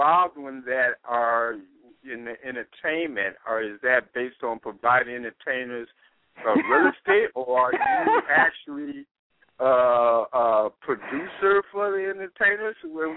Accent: Los Angeles, California, United States; now in Chicago, United States; L.A. was my hometown. I came back to Chicago by a vacation and end up staying and leaving L.A.

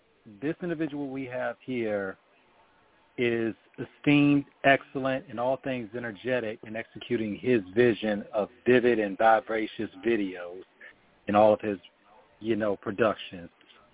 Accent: Togo; English is a second language; now in United States; Growing up in Togo, West Africa, of course, the motherland.

